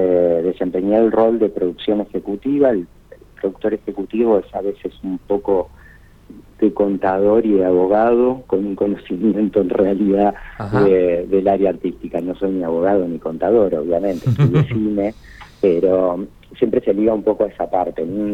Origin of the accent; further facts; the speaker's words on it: Vera, Santa Fe, Argentina; Así es, nací criado en la ciudad de Vera.